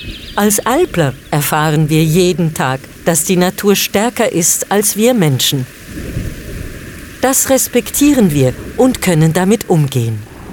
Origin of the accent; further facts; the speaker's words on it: Switzerland; Ich bin auf der Rigi aufgewachsen und war Elblerin